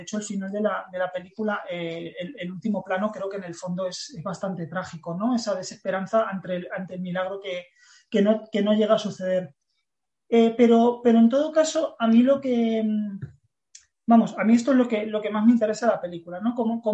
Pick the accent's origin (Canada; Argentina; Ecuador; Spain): Argentina; Yo soy argentino